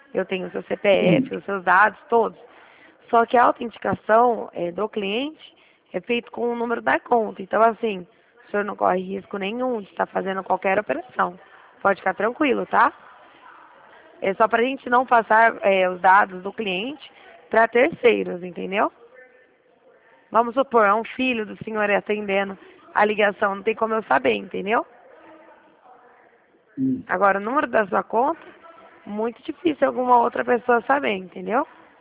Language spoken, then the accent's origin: Portuguese; Dracena, São Paulo, Brazil; Eu sou de São Paulo, Dracena.